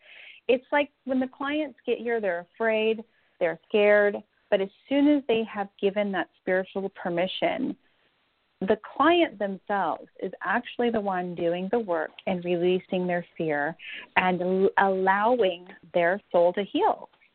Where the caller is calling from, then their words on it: Danville, California, United States; I'm in Danville, California. Uh-huh. So it's right near Walnut Creek in San Ramon.